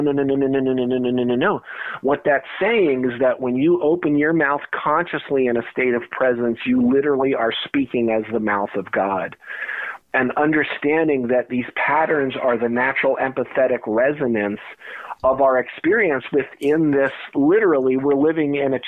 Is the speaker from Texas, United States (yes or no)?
no; New Jersey, United States; my childhood growing up in New Jersey. I was right on the edge of course, there's all the great cryptids like the Jersey Devil and all of that. You know, we used to go camping out in the Pine Barrens in the pines.